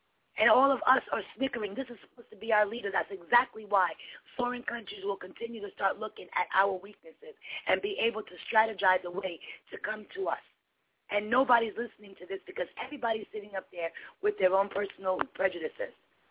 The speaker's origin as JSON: {"language": "English", "town": "New York City", "region": "New York", "country": "United States", "said": "as a New Yorker, I personally know that Bloomberg doesn't have a damn leg to stand on"}